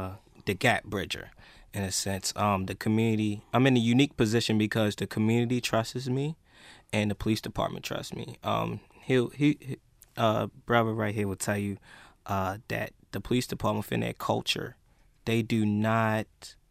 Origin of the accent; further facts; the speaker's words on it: Baltimore, Maryland, United States; I'm from Baltimore, 24 years old, and being within Baltimore, I got pulled over countless number of times